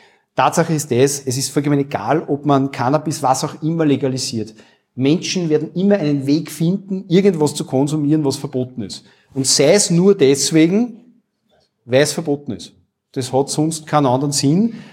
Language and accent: German; Austria; bei uns in Österreich